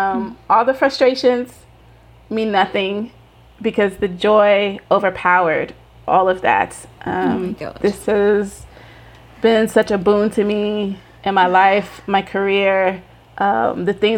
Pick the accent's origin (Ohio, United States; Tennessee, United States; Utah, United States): Tennessee, United States; I'm from Tennessee in America. You are British Nigerian.